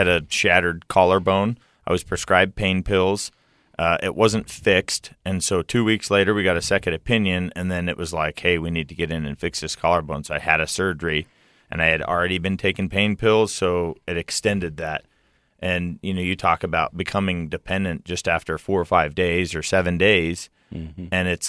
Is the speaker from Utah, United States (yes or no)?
yes; Layton, Utah, United States; Well, I mean, I'm a Utah native. I grew up in Layton, Utah, just off of Hill Air Force Base.